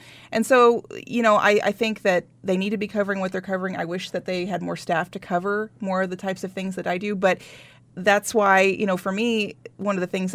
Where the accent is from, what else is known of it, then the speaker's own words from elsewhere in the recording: United States; I'm from Webster County originally, and I know of at least seven generations of my family that are just from that county.